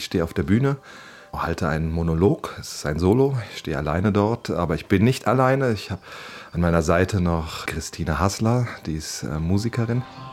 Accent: Mülheim an der Ruhr, North Rhine-Westphalia, Germany; moved away as an adult; Ich habe Mülheim an der Ruhr, wo ich aufgewachsen bin, habe ich verlassen, um Theater zu studieren.

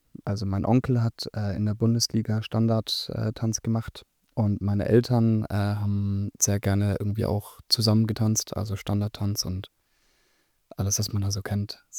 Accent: Schweinfurt, Bavaria, Germany; Ich komme aus Schweinfurt. Das ist eine kleine Stadt in Bayern, die aber ganz viel Bedeutung hat.

